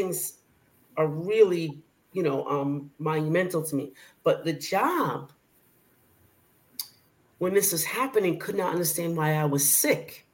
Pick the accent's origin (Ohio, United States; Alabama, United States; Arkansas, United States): Alabama, United States; now in New York, United States; when I came from Alabama to New York, I was in an all white Jewish area, culture shock.